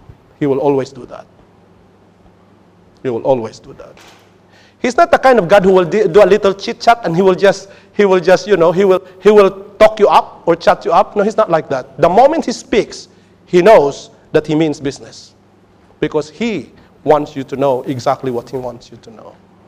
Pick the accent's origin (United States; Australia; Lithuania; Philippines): Philippines; As a Filipino, many years ago, let's say 20 years ago